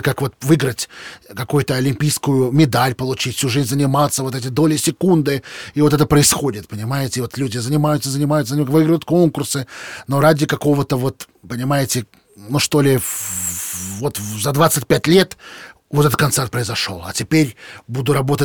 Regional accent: Moscow, Russia; born there; я родился в Москве, проехал и объездил всю Россию.

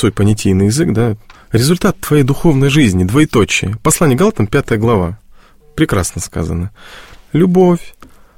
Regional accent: Belgorod Oblast, Russia; Мы же из Белгородской области

